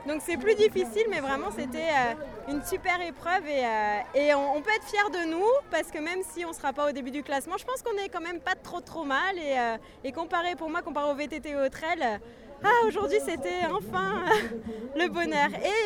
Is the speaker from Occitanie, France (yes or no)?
no; Corsica, France; Ben, on est Corse, hein, on est des montagnes